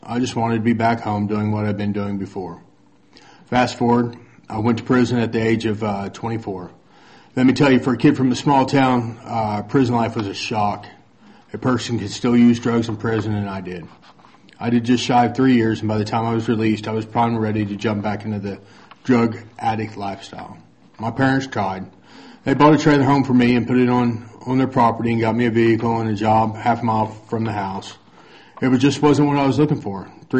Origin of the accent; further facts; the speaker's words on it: Catoosa, Oklahoma, United States; I was raised in Catoosa, Oklahoma by two awesome parents.